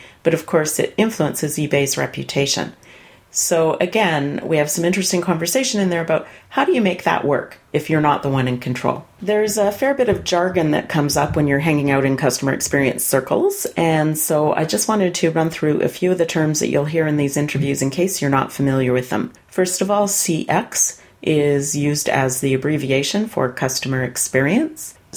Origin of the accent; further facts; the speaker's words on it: Alberta, Canada; I grew up in Alberta. We got lots of farms.